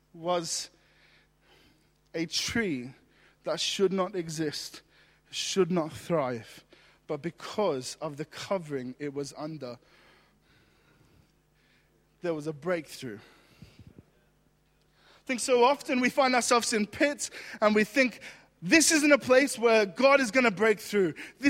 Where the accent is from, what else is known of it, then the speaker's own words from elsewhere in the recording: Australia; now in United Kingdom; this is how I know I'm British now. Because as an Australian, I would have just walked right up to that tree